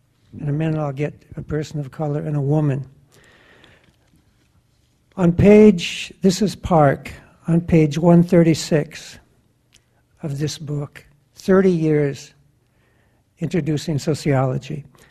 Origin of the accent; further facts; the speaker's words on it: Norway; first language Norwegian; English is a second language; Mainly because this is one of the few times I get to speak my mother tongue. I'm from Norway, but I'm a teacher too.